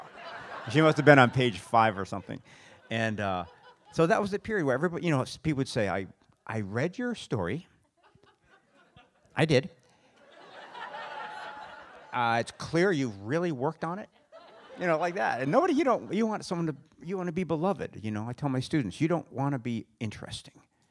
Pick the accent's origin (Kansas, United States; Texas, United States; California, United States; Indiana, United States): Texas, United States; I came from West Texas.